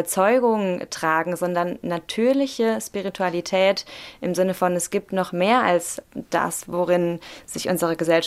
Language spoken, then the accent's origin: German; Rhineland-Palatinate, Germany; Dann hat mich aber Covid, wie bei so vielen, zurück in die Heimat verschlagen. Ich bin aus Rheinland-Pfalz.